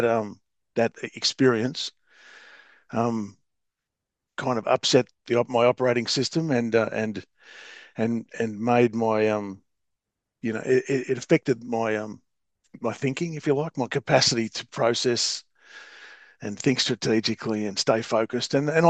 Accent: Tasmania, Australia; now in Melbourne, Australia; And I grew up in Tasmania, and I moved to Melbourne to go specifically to NA.

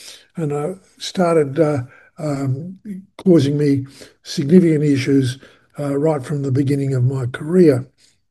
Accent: Melbourne, Victoria, Australia; I come from Melbourne in Victoria, Australia.

